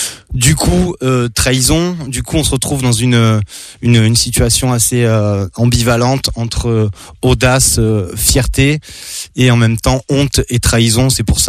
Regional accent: Marseille, Provence-Alpes-Côte d'Azur, France; On est français, on a ce côté French Touch. Après, on pourrait citer, parce qu'on est marseillais

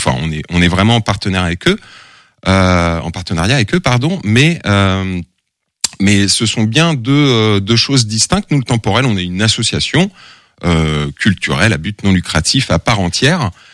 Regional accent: Angers, Pays de la Loire, France; Ouais, tout simplement, on habitait là-bas avec mes parents.

